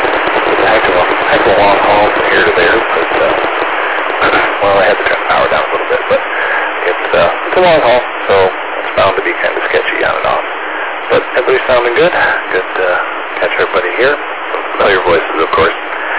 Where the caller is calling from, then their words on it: Dexter, New York, United States; I'm down here in Dexter. So a little bit outside of Watertown towards the lake.